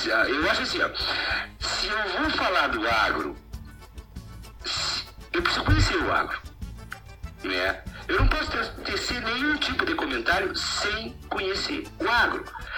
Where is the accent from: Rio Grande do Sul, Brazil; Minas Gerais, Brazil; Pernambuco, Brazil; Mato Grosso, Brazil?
Rio Grande do Sul, Brazil; Cacequi; nasci em Caciqui, fronteira oeste, né, e muito cedo me interessei pela música